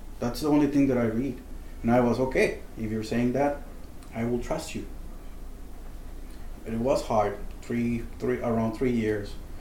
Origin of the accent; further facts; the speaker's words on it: Tijuana, Baja California, Mexico; And if you were born and raised in Tijuana, you usually do things crossing the border.